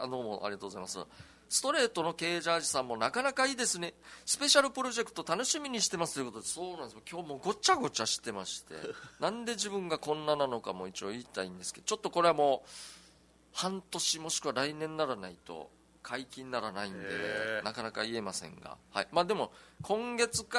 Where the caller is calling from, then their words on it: Niigata, Japan; です。新潟から来てます。